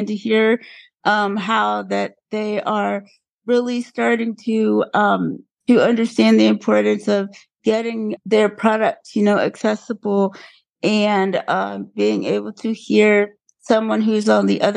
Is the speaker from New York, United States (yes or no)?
no; Florida, United States; I am from Florida.